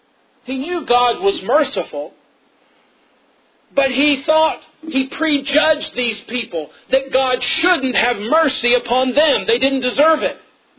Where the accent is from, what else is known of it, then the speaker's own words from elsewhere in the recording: the South, United States; I grew up in the South, and I remember growing up hearing a lot about prejudice and how wrong prejudice was